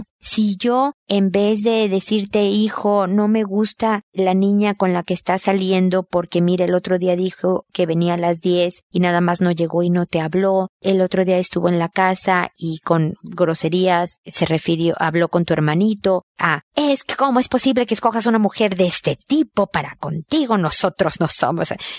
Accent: Mexico; now in Chile; si el que me escribe es de México, de donde soy yo, o de España, o de Estados Unidos, de donde se habla español, o Ecuador, o Chile, donde vivo, no importa.

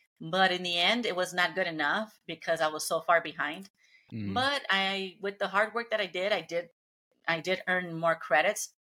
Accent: Los Angeles, California, United States; I grew up in Los Angeles.

